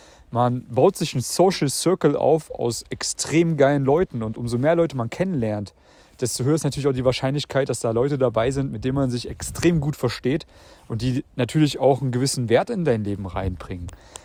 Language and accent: German; Germany; Ich habe sowohl in einem kleinen Kuhkaff gelebt, in meiner Heimat in Deutschland